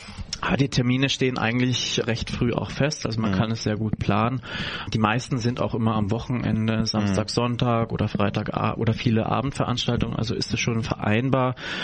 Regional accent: Bondorf, Baden-Württemberg, Germany; ich komme ja ursprünglich aus Bondorf im Schwarzwald, also noch tiefer in die alemannische Fasnet.

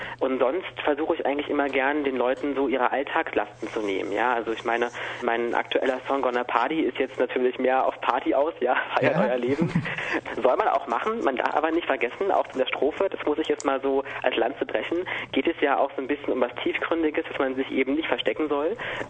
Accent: Cottbus, Brandenburg, Germany; now in Halle, Germany; Und ich bin aber eigentlich aus Halle. Also ich bin in Halle gerade, so habe ich meinen Wohnsitz und ganz ursprünglich komme ich aber aus Cottbus, also noch tiefer rein in den Osten.

